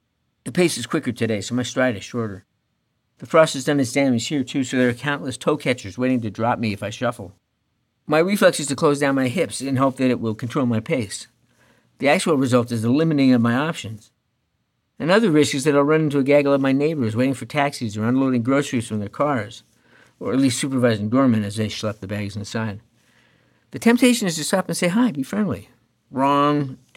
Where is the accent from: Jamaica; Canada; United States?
Canada; Lincoln? I don't know. I'm Canadian.